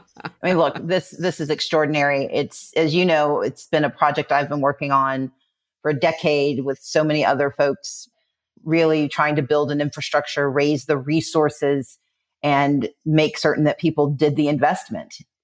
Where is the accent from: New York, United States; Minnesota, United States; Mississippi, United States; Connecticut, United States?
Mississippi, United States; also born or lived in Wisconsin, United States / Georgia, United States; I am a daughter of the South. I was born in Wisconsin, but I grew up in Mississippi. I came of age in Georgia.